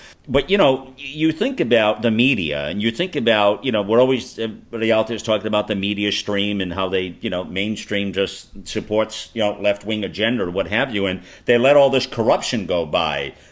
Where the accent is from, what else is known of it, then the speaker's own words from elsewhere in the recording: United States; I'm a patriot first. I'm an American before I'm anything.